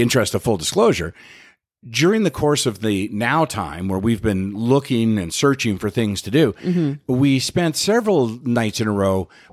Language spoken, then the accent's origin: English; Winnipeg, Manitoba, Canada; So when I grew up in Winnipeg, there was the Assiniboine River.